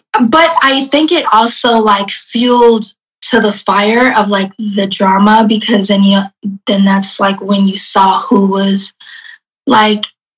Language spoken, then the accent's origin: English; New Jersey, United States; now in Los Angeles, United States; Like, I'm from Jersey, so if I like call my family up, you know, we're more traditional, especially like I come more from like a traditional household and like family.